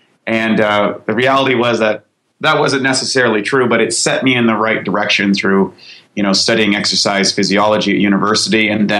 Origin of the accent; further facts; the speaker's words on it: Canada; I was just a kid growing up in Canada in a very rural area.